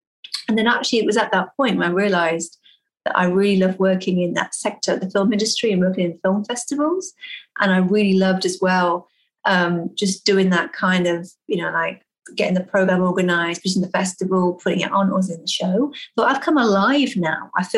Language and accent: English; West Midlands, United Kingdom; moved away as an adult; also born or lived in Wales / London; now in Texas, United States; UK. So I was born and raised in an area called Worcestershire that's near a place called Birmingham.